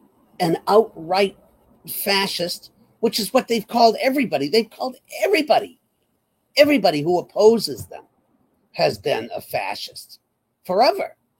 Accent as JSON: {"language": "English", "region": "Massachusetts", "country": "United States", "said": "I'm from Massachusetts. My vote doesn't mean anything anyway."}